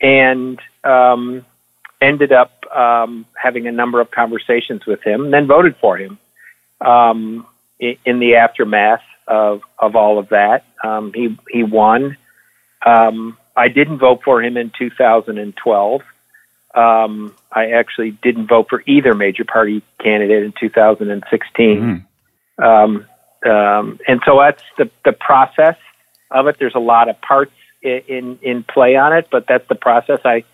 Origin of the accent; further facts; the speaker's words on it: Detroit, Michigan, United States; I grew up in Detroit, started volunteering and doing lots of things.